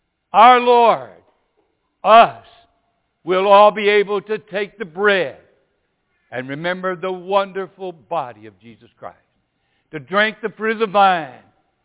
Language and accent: English; Cleveland, Ohio, United States; I told him I was from Cleveland. He said they were trying to get rid of Cleveland.